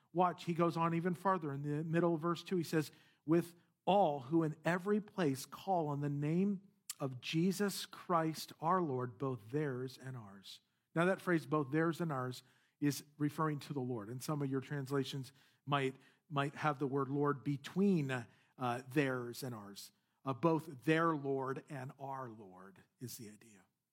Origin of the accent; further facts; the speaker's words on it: Yorba Linda, California, United States; I was born in Yorba Linda. So, I mean, I've been here for, 50 years. I've been here in Yorba Linda.